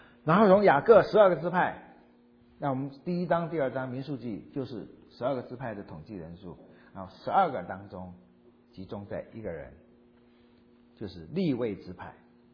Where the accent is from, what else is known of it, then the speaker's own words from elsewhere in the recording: Fujian, China; 那毕竟刚从我的家乡福建回来吧